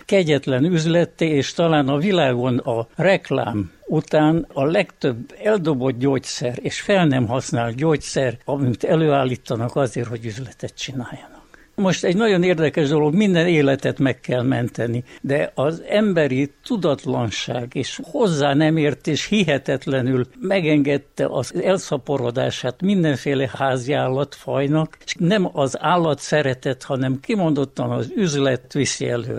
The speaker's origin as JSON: {"language": "Hungarian", "region": "Transylvania", "country": "Romania", "tie": "born or raised there", "said": "Erdélyhez vagyunk ragadva, az erdélyi gazda mellett nőttünk fel."}